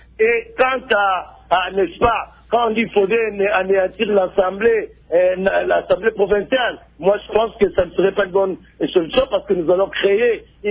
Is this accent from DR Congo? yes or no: yes; Kongo Central, DR Congo; Chez nous, au Congo central, les Bakongo